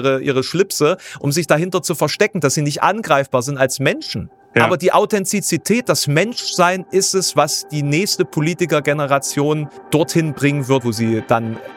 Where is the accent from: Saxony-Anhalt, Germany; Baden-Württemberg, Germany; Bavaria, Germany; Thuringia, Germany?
Saxony-Anhalt, Germany; Halle; Ich bin ja Hallenser